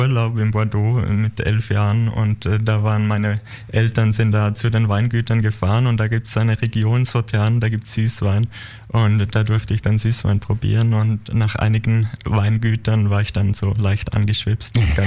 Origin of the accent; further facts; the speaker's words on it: Austria; Brana ist aus Serbien, ich bin aus Österreich